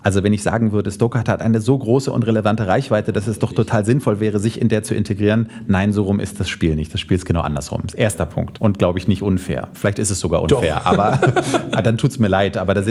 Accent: Hamburg, Germany; ich bin Hamburger

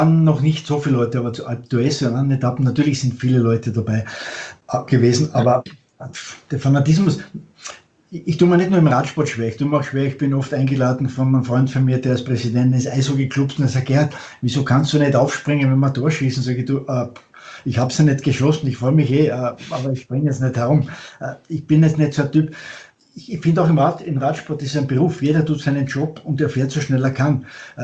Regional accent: Austria; ist natürlich schon ein bisschen Nostalgie aufgekommen als Österreicher

